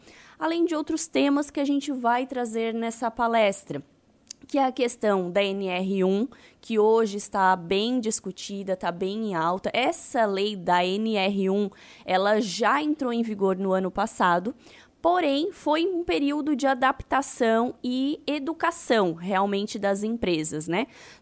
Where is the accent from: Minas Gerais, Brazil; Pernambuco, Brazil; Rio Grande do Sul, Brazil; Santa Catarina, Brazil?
Santa Catarina, Brazil; Cocal do Sul; Sou de Cocal do Sul, né? Cresci lá e também tenho o meu escritório atualmente em Cocal do Sul.